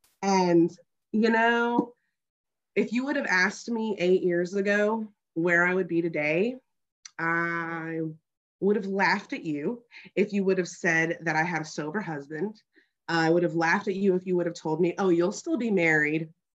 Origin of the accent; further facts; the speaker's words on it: Texas, United States; give you a brief background of who I am, where I come from, but I was born and raised in Texas, and I got a mom, I got a dad, and I got an older brother.